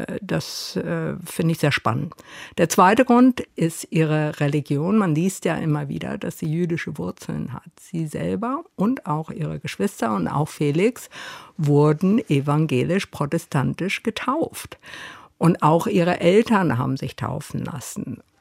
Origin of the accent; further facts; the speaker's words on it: New York, United States; bin ich groß geworden in New York, in einem Umfeld, in dem jüdisch sein, evangelisch sein, protestantisch sein eher eine ethnische Beschreibung war als eine religiöse.